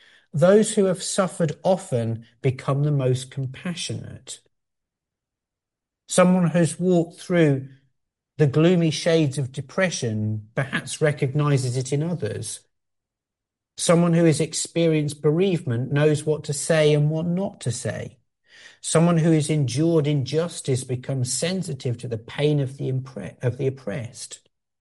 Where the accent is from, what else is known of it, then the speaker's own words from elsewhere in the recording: Sheffield, Yorkshire and the Humber, United Kingdom; born there; May not sound like it, but I was born in Sheffield, and Sheffield is known for making steel.